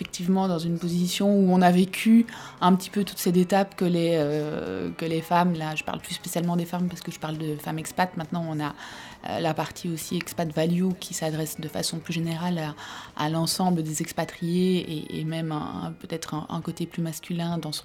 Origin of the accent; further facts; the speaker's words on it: Belgium; now in France; moi, je suis belge, épouse d'un Français. Et donc rentrer en France, pour moi, est également une nouvelle expérience